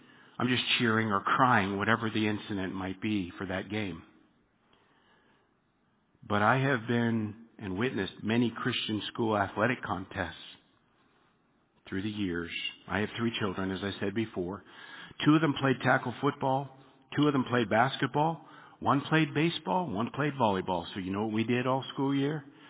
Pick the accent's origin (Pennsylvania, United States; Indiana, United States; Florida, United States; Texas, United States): Pennsylvania, United States; Pittsburgh; I grew up in Pittsburgh in the 70s.